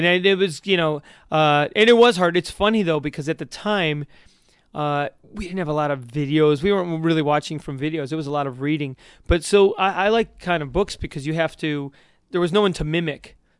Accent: Chicago, Illinois, United States; And I'm from Chicago, so you'd be outside in warm weather.

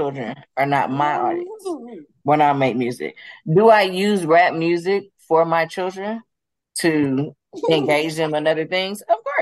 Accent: Los Angeles, California, United States; And so I'm from South Central Los Angeles. I grew up on 51st and Dinker. I went to Crenshaw High School.

